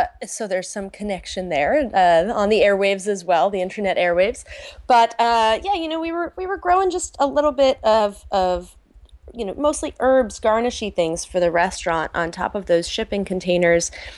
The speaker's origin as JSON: {"language": "English", "town": "Manhattan", "region": "New York", "country": "United States", "tie": "born or raised there", "said": "I grew up in the West Village in Manhattan."}